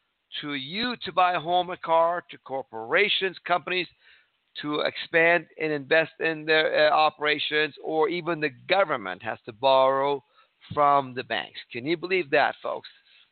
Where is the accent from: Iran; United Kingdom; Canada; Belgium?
Iran; now in United States; I came from Iran in the 1960s. From an unfree country, where the Shah of Iran, the king of Iran, was a dictator